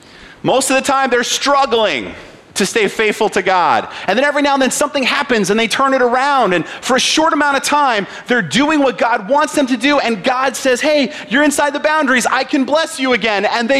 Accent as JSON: {"language": "English", "country": "United Kingdom", "lives_now": "United States", "said": "I'm British. That's the way the British people say his name."}